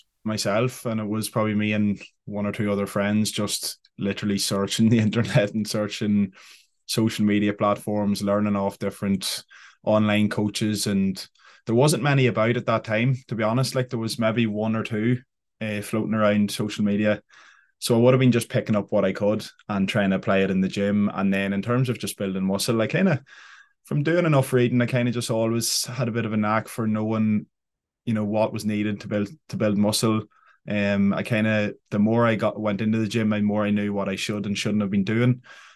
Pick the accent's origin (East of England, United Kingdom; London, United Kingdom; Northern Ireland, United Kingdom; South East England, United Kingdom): Northern Ireland, United Kingdom; from County Fermanagh.